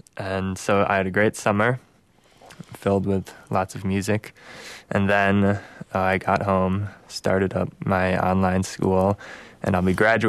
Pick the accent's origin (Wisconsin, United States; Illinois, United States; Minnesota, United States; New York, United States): Wisconsin, United States; Madison; also born or lived in New Hampshire; I was born in New Hampshire, but I've lived in Madison for basically my whole life, so I say I'm from Madison.